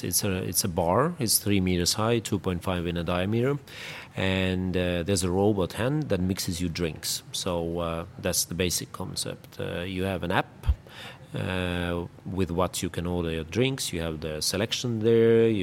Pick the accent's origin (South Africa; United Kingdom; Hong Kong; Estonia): Estonia; Tallinn, Harju County; I'm from Tallinn, Estonia, and I am running a startup that builds a robot bartender.